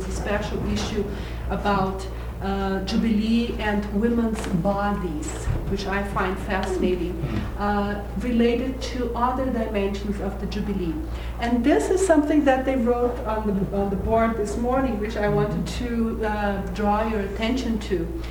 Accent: Brazil; I'm from Brazil.

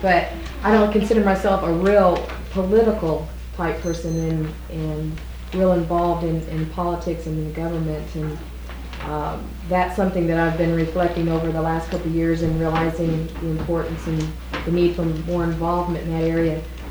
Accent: Texas, United States; And every time you'd say, you know, I'm from the United States, I'm from Texas, almost their first response was, ah, Dallas!

